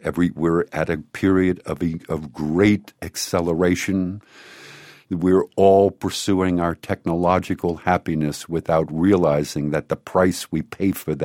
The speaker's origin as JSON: {"language": "English", "town": "New Orleans", "region": "Louisiana", "country": "United States", "said": "I'm from New Orleans. It's like a society that I love, but it's la dolce vita. It's like a crazy, crazy place."}